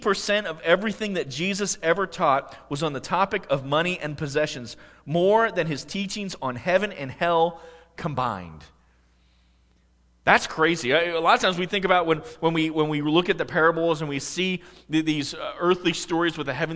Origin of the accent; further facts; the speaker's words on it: Pennsylvania, United States; Now, I did not grow up on a farm, but I grew up in Pennsylvania, and I had a number of friends who lived on farms.